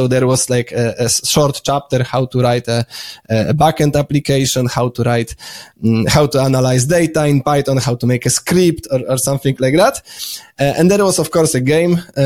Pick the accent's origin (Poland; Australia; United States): Poland; English is a second language; Also, I might add that, I'm from Poland, so those books were published in Polish.